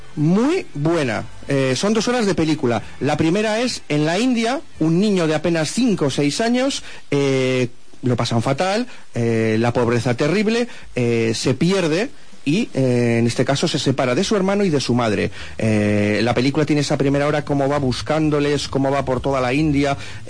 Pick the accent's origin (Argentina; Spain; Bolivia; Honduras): Spain; yo soy español